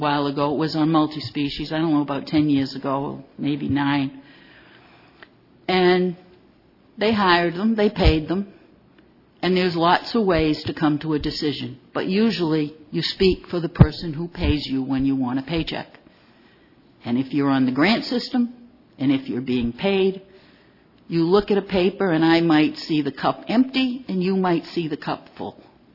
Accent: United States; So as an American and as a taxpayer, I'm very upset with what I hear today.

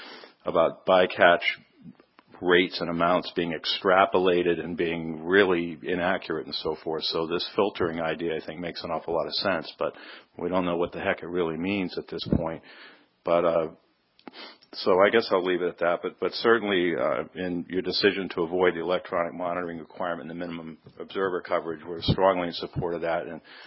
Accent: Portland, Maine, United States; from Portland, Maine, here for Ocean Spray Partnership and Atlantic Frost Seafood.

